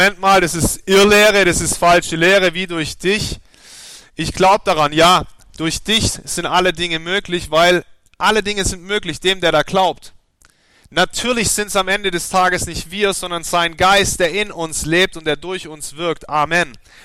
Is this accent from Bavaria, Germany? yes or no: no; Ostfildern, Baden-Württemberg, Germany; also born or lived in Stuttgart; ich komme aus Ostfildern. Das ist im Süden von Stuttgart. Ich bin in Stuttgart geboren, bin 35 Jahre alt